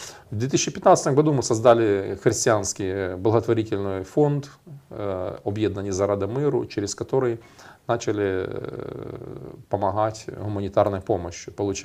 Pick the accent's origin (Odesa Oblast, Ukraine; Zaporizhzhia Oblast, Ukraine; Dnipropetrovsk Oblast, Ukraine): Dnipropetrovsk Oblast, Ukraine; Dnipro; Я из города Днепр, из церкви Відродження, Возрождения ЕХБ.